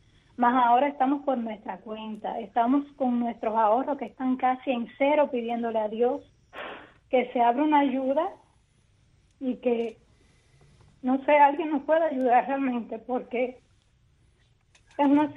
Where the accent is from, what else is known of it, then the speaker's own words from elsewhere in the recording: Cuba; no me considero desertora, me considero cubana libre.